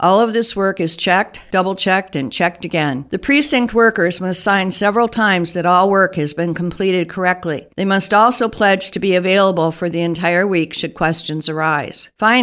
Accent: Oscoda, Michigan, United States; from Oscoda, and that's my point of view.

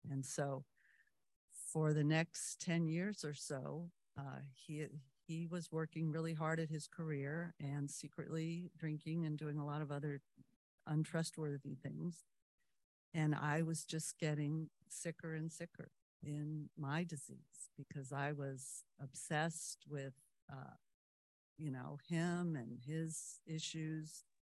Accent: Berkeley, California, United States; now in Danville, United States; I'm from Danville. Thank you for letting me come and do this. I'll talk about how it was, what happened, and how it is now. I grew up in a large family right near here in Berkeley, a large Irish Catholic family

